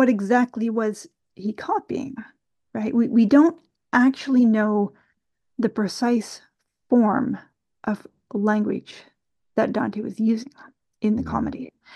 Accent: Canada; So imagine me as a Canadian, I'm going to copy out a passage from your novel

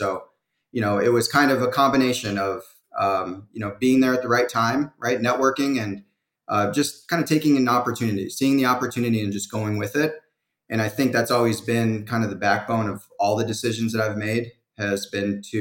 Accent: Arizona, United States; also born or lived in Hawaii / London; Yeah, well, born and raised in Arizona. So, you know, I knew I had to get out. And I think probably the hardest transition was just moving from Hawaii to London during the winter.

